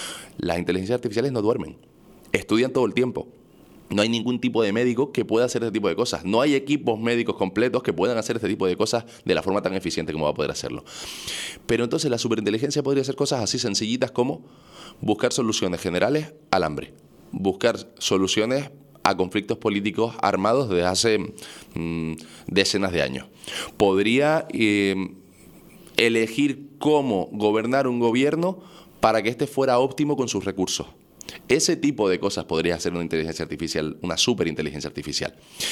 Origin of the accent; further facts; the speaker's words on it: Canary Islands, Spain; soy un chico canario, tinerfeño, empresario de 31 años.